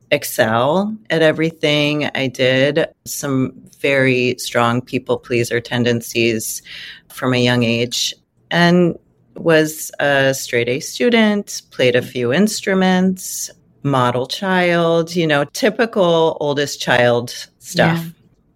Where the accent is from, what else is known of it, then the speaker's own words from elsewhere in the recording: Akron, Ohio, United States; So I grew up in Akron, Ohio, really loving family.